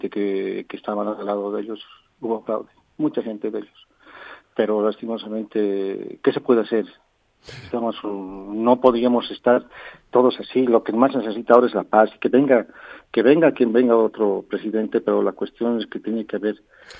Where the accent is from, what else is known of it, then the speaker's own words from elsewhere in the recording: Bolivia; Tenemos que tener la unión entre bolivianos. Todos somos bolivianos